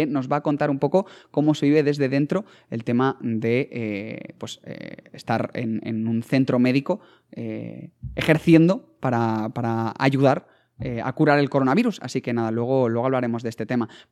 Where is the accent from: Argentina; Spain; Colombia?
Spain; nosotros somos de España